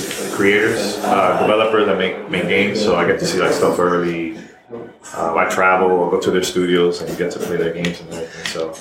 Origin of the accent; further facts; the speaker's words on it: New York, United States; also born or lived in Miami; I used to live, born and raised in New York, also lived in Miami.